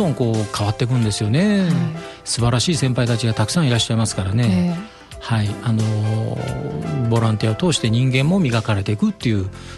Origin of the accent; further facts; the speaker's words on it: Okazaki, Aichi, Japan; 私も岡崎市の人間ですけども、